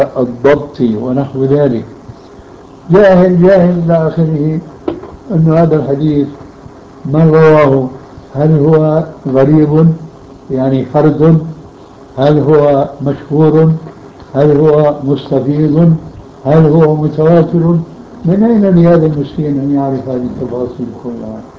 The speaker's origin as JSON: {"language": "Arabic", "country": "Syria", "said": "اطرح امامك كما يقولون عندنا بالشام"}